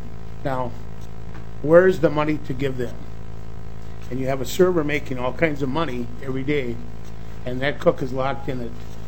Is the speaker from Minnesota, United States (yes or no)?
yes; Clearwater, Minnesota, United States; I'm from Clearwater, Minnesota. If anybody knows where that is, I'm 94.